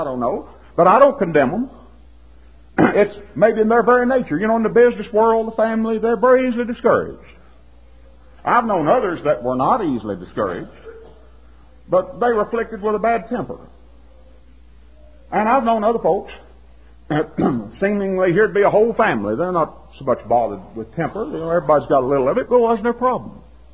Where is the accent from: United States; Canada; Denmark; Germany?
United States; Southern United States; I'm a Southerner. I have a special love for lost causes.